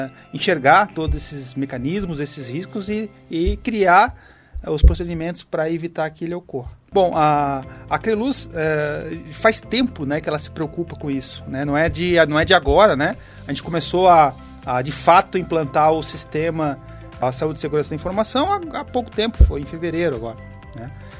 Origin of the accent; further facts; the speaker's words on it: Criciúma, Santa Catarina, Brazil; eu sou de Criciúma, né, mas a gente já vem para cá há muitos anos